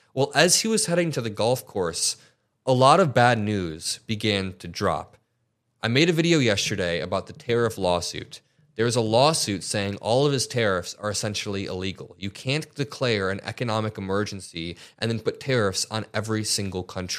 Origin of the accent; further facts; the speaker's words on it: Indiana, United States; now in Chicago, United States; Listen, I live in Chicago. I grew up in Northwest Indiana, and I moved to Chicago for college.